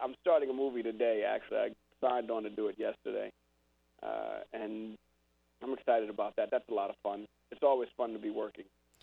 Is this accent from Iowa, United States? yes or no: no; New York City, New York, United States; I grew up in New York City, and you don't grill in apartment buildings. It's illegal.